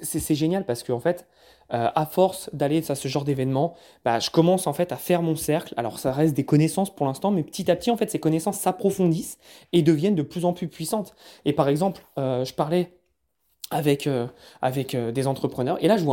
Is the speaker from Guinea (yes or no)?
no; France; ils savent que je suis français, donc mon accent, ça se reconnaît.